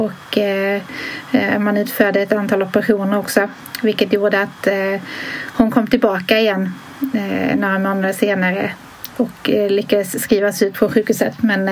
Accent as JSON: {"language": "Swedish", "region": "Skåne", "country": "Sweden", "moved": "yes", "lives_now": "Stockholm, Sweden", "said": "Jag är från Skåne men bor i Stockholm"}